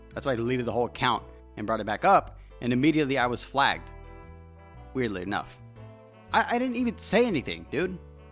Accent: United States; As an American, I'll tell you, yeah, it's your right to defend yourself.

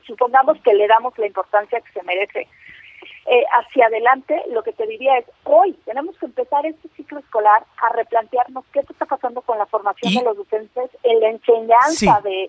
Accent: Mexico; en estas conversaciones que hemos tenido como mexicanos

